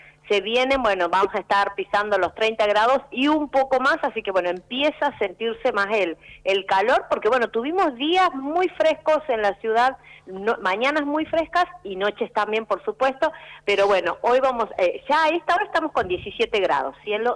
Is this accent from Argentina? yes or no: yes; Santiago del Estero, Argentina; No, yo soy santiagueña.